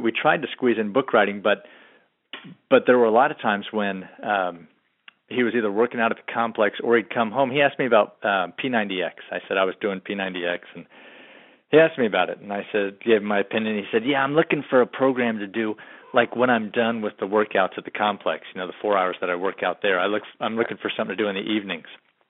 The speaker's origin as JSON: {"language": "English", "town": "Gainesville", "region": "Florida", "country": "United States", "said": "But I'm from Gainesville, Florida, originally. And so and my dad had coached baseball at Florida."}